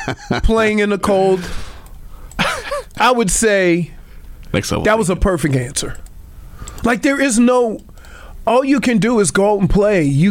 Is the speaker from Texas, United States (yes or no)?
no; Louisiana, United States; also born or lived in Michigan; Dude, I'm from Louisiana.